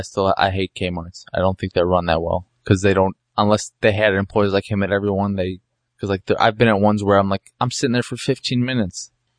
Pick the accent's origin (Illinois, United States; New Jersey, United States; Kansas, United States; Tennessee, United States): Illinois, United States; Chicago; Yeah, I'm Chicagoan, bitch.